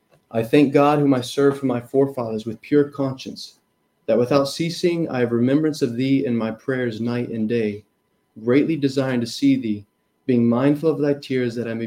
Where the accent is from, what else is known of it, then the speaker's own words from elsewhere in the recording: Mongolia; I grew up in Outer Mongolia where it would reach negative 50 degree weather at times.